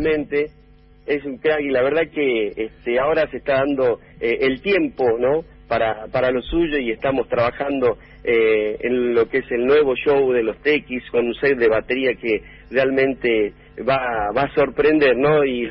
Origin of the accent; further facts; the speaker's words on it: Jujuy, Argentina; also born or lived in Güemes; soy nacido en Güemes, sí, y desde muy chiquito me vine a vivir acá a Jujuy, donde he crecido, estoy acá